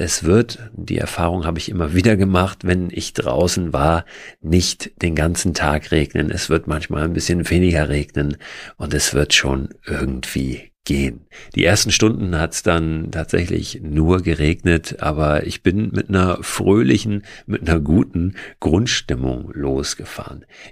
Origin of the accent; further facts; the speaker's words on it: Hamburg, Germany; Ich komme ja aus dem Norden, hier gibt's keine Berge. Ja, der höchste Berg Hamburgs, der ist 116 Meter hoch.